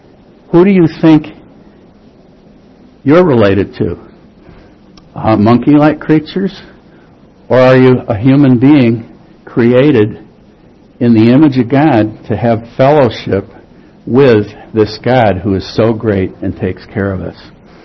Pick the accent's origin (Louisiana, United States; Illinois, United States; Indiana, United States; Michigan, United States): Illinois, United States; Wheeling; I'm a nobody from Wheeling High School in Wheeling, Illinois.